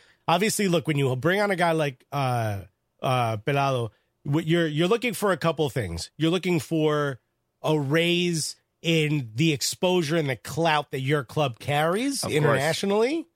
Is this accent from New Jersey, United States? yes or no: yes; Newark, New Jersey, United States; And I go, you're from Newark, ain't you? And he goes, yeah, and? I go, me too.